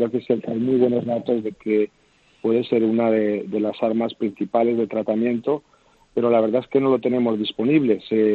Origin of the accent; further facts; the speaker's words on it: Zaragoza, Aragon, Spain; now in United States; Sí, soy de Zaragoza.